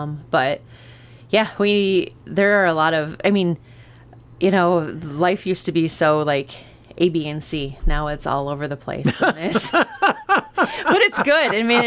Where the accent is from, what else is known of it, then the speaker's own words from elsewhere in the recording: Osage, United States; I grew up in Osage, and all my siblings are... A lot of my siblings are in the Arkansas, Missouri area.